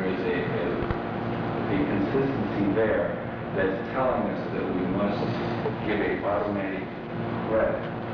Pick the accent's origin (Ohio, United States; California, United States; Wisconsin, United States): Ohio, United States; Toledo; I'm from Toledo.